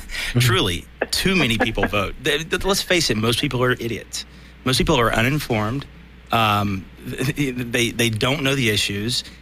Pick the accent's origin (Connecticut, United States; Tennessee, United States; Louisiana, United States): Tennessee, United States; But I'm from Tennessee, and every time I go home and I have conversations with my boys